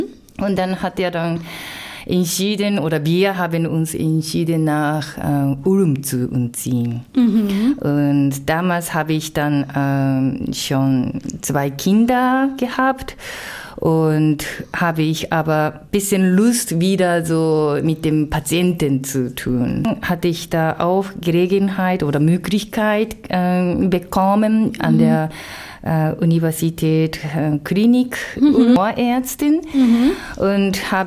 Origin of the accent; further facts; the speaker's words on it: Japan; German is a second language; moved away as an adult; now in Germany; das bin ich dann gebürtige Japanerin.